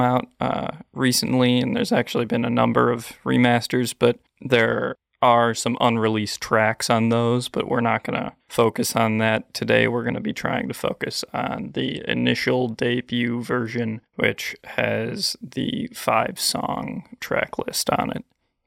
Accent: Chicago, Illinois, United States; So I grew up in Chicago, Illinois, around early 2000s. I was born in 2001, and me and my parents and my bird, Biggie, or Mr. Biggs, lived on the east side of Chicago

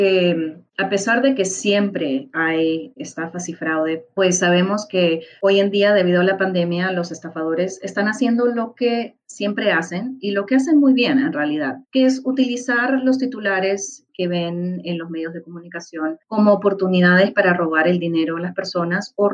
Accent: Lima, Peru; Yo me crié en Lima, en Perú.

